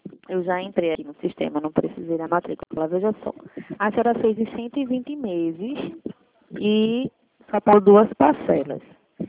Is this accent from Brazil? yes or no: yes; Recife, Pernambuco, Brazil; eu não sou de Ouricuri, eu sou de Recife.